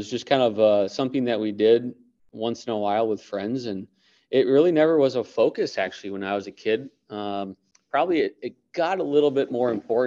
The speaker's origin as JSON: {"language": "English", "town": "Coon Rapids", "region": "Minnesota", "country": "United States", "tie": "born or raised there", "said": "But I grew up in Coon Rapids, Minnesota. So just on the north side"}